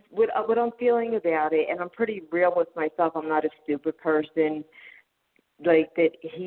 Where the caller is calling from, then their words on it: Pennsylvania, United States; I'm from Pennsylvania.